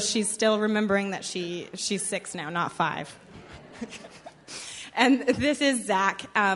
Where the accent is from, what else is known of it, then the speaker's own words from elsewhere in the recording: Victoria, British Columbia, Canada; now in Bangkok, Thailand; I grew up in Victoria, so an island girl at heart, even though I'm living in Bangkok, Thailand now, which is a city of over 10 million people